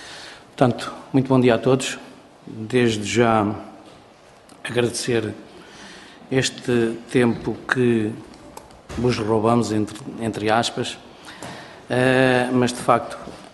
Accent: Marinha das Ondas, Coimbra, Portugal; Viemos da Marinha das Ondas, que é uma freguesia ao sul do concelho da Figueira da Foz. Uma pequena freguesia faz fronteira, como se costuma dizer, com o concelho de Pombal, com o distrito de Leiria

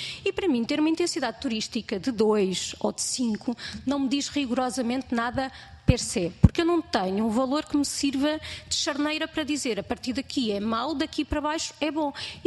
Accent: Lisbon, Portugal; Eu sou lisboeta, mas tento fazer o esforço de pensar que existe outro país, existe mais país.

